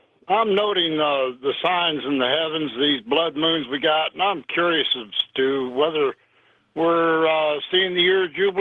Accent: Indiana, United States; also born or lived in West Virginia; now in Alaska, United States; I was raised in Indiana.

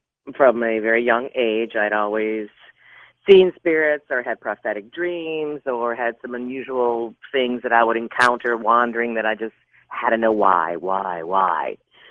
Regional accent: New Orleans, Louisiana, United States; Fortunately, I grew up in New Orleans, which this stuff is very, very open anyway.

